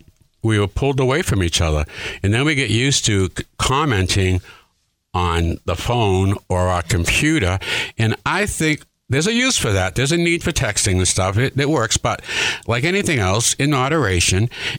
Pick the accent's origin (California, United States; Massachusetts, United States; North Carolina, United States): Massachusetts, United States; Boston; moved away; You know, when I moved here, they told me there was a beach. I came from the Boston area, and I said, beach?